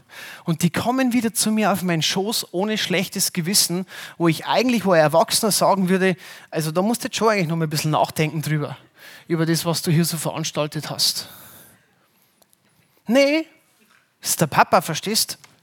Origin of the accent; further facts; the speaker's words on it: Bavaria, Germany; Gerade so als Bayer, verstehst du, wir haben ja eigentlich recht